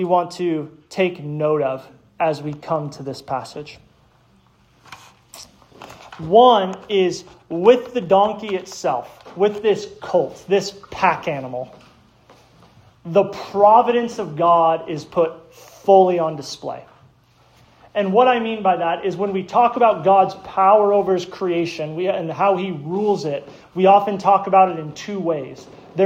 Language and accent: English; Arizona, United States; I was born and raised in Arizona